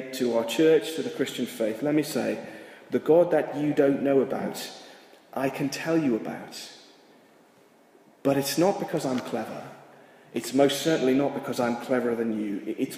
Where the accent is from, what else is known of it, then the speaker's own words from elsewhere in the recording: England, United Kingdom; I'm from England, so you have to translate my qualifications.